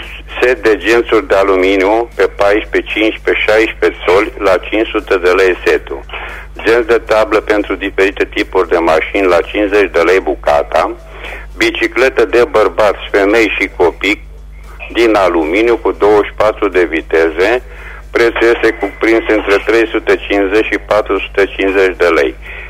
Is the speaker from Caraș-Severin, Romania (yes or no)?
yes; Reșița, Caraș-Severin, Romania; sunt din Reșița și am și eu de făcut următoarele anunțuri.